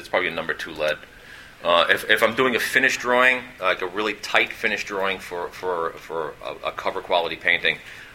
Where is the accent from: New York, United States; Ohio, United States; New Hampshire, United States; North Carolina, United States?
New York, United States; New York City; I know that since I grew up in New York City, there's a place called the Art Students League